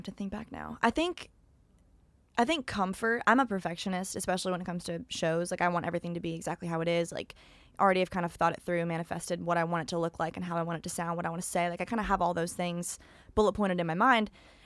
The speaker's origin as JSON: {"language": "English", "region": "Florida", "country": "United States", "also_born_or_lived": "Wisconsin", "said": "I always say I'm from Florida, but I spent a lot of time in so many different cities throughout my childhood."}